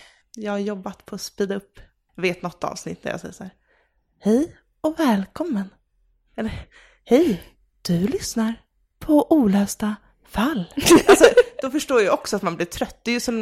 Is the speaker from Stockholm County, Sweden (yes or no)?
yes; Stockholm, Stockholm County, Sweden; Jag kan inte rikssvenska, jag är från Stockholm och jag hade kört.